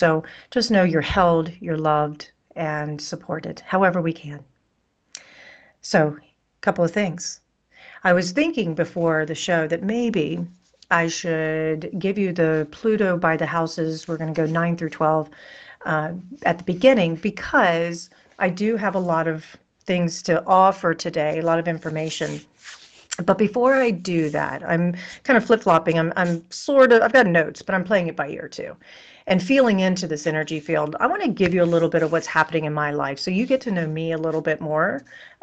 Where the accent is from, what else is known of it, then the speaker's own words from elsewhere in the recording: South Carolina, United States; And so, anyways, and I'm from South Carolina. That's where my family is.